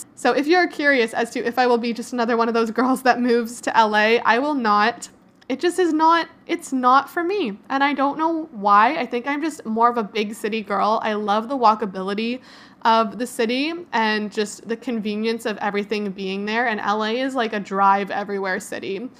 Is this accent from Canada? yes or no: yes; Canada; And as a Canadian girl, you don't really get to go.